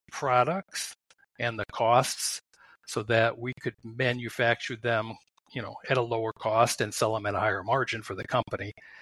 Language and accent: English; Brecksville, Ohio, United States; I grew up in Brecksville